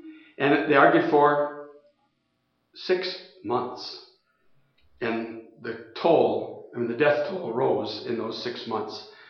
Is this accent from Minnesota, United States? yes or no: yes; Minnesota, United States; And I grew up in Minnesota. The son of full-blooded Norwegians